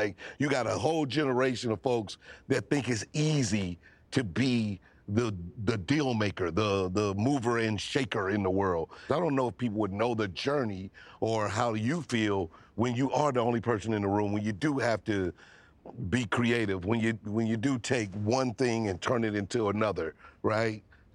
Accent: Caruthersville, Missouri, United States; Yeah, I'm from Caruthersville.

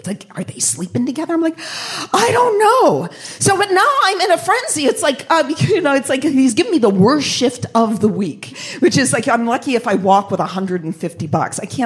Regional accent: Boston, Massachusetts, United States; I'm from Boston. I move here, burlesque.

